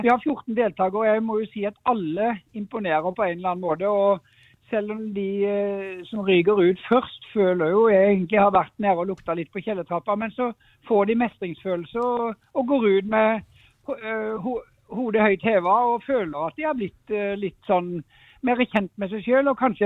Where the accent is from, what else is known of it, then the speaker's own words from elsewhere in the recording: Grimstad, Agder, Norway; accent: Grimstad dialect; Jeg får jo alltid høre at jeg snakker dialekten min. Det gjør jeg jo alltid, egentlig, Grimstad-dialekt, men ikke akkurat i dag, da.